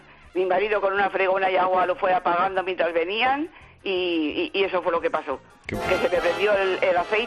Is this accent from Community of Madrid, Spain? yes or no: yes; Madrid, Community of Madrid, Spain; now in Almería, Spain; soy madrileña.